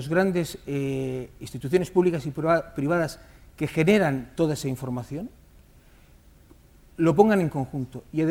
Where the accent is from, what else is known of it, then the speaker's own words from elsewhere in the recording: Basque Country, Spain; para que podamos seguir siendo vascos en el siglo XXI